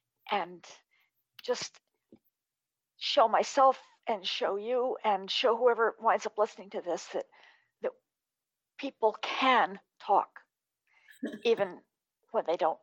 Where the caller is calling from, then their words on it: Fresno, California, United States; I'm talking from Fresno, California.